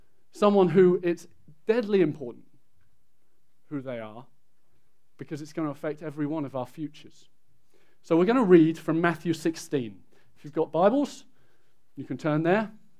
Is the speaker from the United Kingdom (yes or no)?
yes; England, United Kingdom; Well, you're wrong. I'm English, but not for long. Soon I will be American.